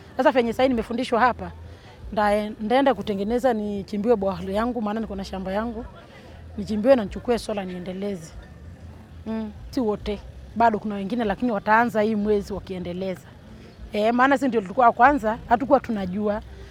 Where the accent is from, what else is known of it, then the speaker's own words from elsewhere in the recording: Ngutoto, Arusha, Tanzania; Mimi ni mkulima. Nimetoka sehemu za Ngutoto, Kukuad.